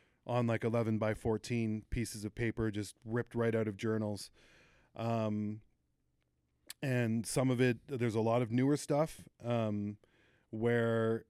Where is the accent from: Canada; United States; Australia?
Canada; East York, Ontario; I grew up in East York, like right near East York Collegiate, not exactly the best of areas.